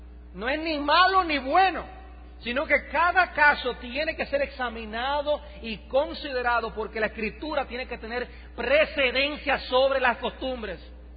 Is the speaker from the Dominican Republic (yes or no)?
yes; Dominican Republic; nosotros como dominicanos tenemos malas costumbres